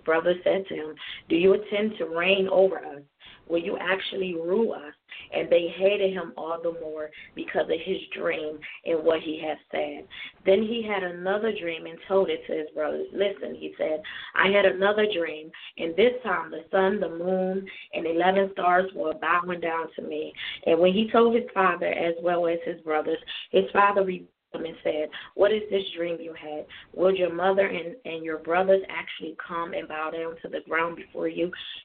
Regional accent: Chester, Pennsylvania, United States; I'm from Chester, Pennsylvania, outside of Philadelphia.

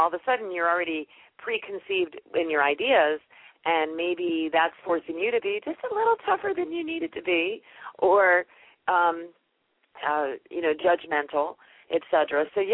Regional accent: East Coast, United States; I'm from the East Coast. This is how I do things. I'm really direct.

